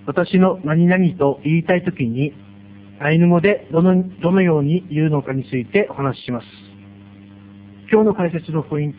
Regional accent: Noboribetsu, Hokkaido, Japan; 今日も私の地元である登別で進めていきたいと思います

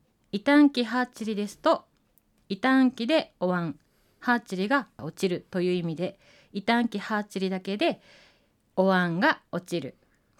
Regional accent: Obihiro, Hokkaido, Japan; 私たち帯広の人は白蛇祭りと呼んで います。

